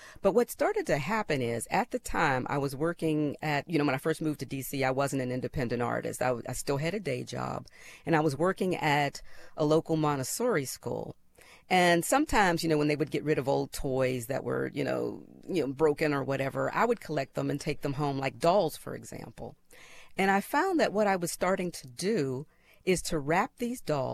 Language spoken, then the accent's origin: English; Pittsburgh, Pennsylvania, United States; when I was growing up in Pittsburgh.